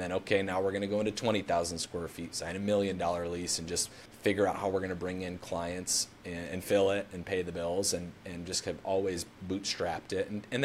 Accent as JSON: {"language": "English", "region": "Midwest", "country": "United States", "said": "Yeah. I'm debt adverse. I'm from the Midwest. Pretty conservative. Okay. You know, just how I was raised, I'm debt averse."}